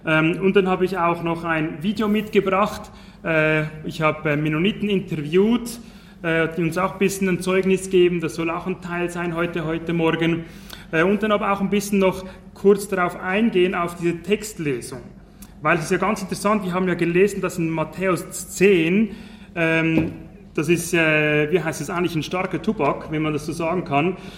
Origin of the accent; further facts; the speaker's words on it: Zurich, Switzerland; accent: Zurich German; Berndeutsch kann ich leider nicht, obwohl meine beiden Grossväter eigentlich aus Bern kommen. Aber ich bin in Zürich aufgewachsen. Und darum ich hoffe ich, es ist auch in Ordnung, wenn ich Zürichdeutsch rede.